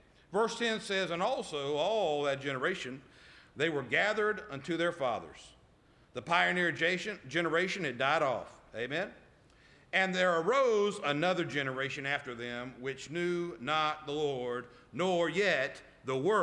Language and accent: English; Georgia, United States; I might spit because I am from Georgia.